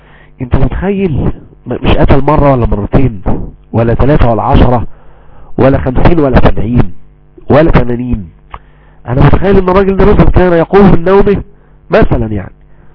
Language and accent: Arabic; Egypt; المثل عندنا في مصر الدنيا هو ضرب الاعور على عينه